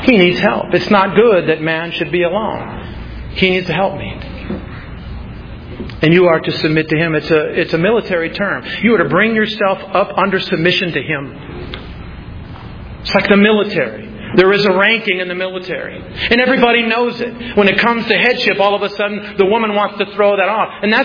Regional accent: South Dakota, United States; You know, I'm from South Dakota. I don't know nothing about nothing.

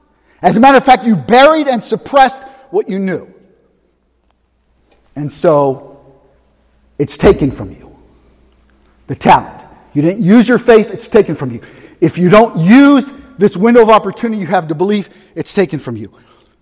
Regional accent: Pittsburgh, Pennsylvania, United States; accent: Pittsburgh; Chimney. Did I pronounce it right? It's my Pittsburgh accent.

